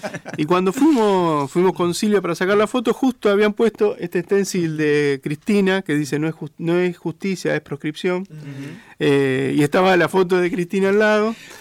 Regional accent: Casilda, Santa Fe, Argentina; la primera parte que se llama Mi casa de antes, que habla mucho de mi infancia en Casilda

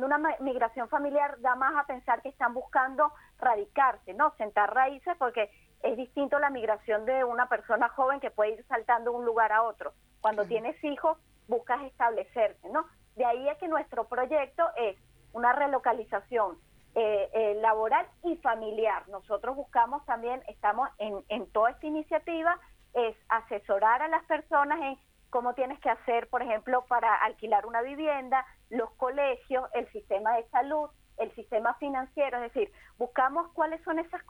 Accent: Venezuela; Pues también se piensa que la mayoría somos de Caracas, de la capital de Venezuela

